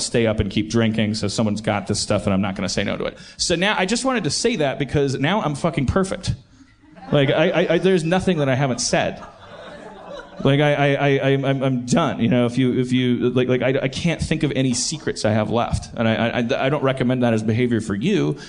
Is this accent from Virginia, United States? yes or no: no; Milwaukee, Wisconsin, United States; accent: Milwaukee; would you hear my little Milwaukee accent? Most of the time, Pittsburgh's bringing it out of me.